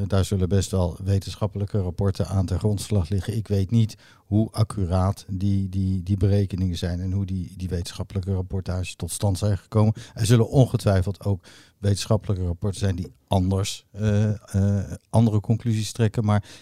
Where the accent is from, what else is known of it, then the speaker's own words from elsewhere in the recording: The Hague, South Holland, Netherlands; Dus ik ben een schollekop eigenlijk. Maar ik denk dat ik een Hagenees ben.